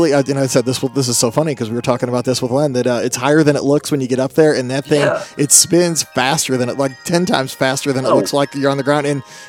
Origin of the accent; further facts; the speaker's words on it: St. Louis, Missouri, United States; and I'm from St. Louis. It gets over 100 degrees here in the summer